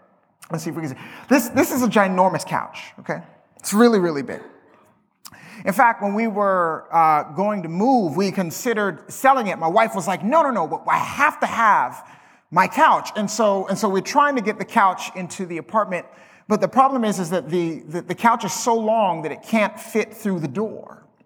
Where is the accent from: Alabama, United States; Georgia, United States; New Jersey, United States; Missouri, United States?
Alabama, United States; also born or lived in Canada; now in Dallas, United States; as my good friend AJ has mentioned, I am from Dallas, Texas. Actually, I'm from Canada originally. I call myself a Canadabamian. Because I was born in Canada, but I grew up in Alabama